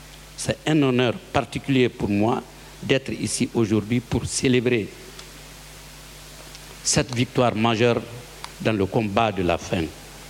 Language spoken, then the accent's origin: French; Guinea; un petit-fils de griot et un griot, artiste, musicien, chanteur. Je viens de la République de Guinée.